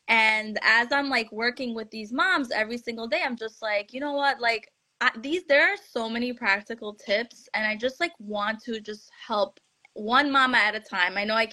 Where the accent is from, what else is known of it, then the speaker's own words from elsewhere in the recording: New York, United States; And I'm from New York, so it's like a melting pot of different ethnicities and religions and cultures.